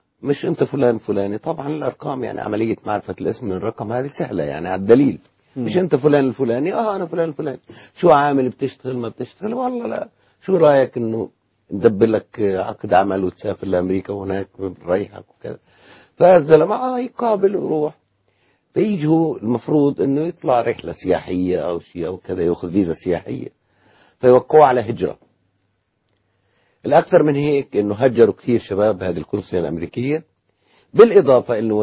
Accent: Palestine; بدي أسأل من هذا الموقع كفلسطيني أولا

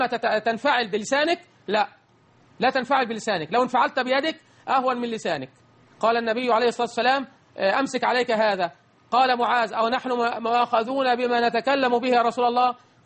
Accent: Suez, Suez Governorate, Egypt; انا اذكر وانا طفل صغير في الستينيات رايت امي رحمها الله تعالى ونساء بلدنا في السويس يغطين وجوههن اذا خرجنا

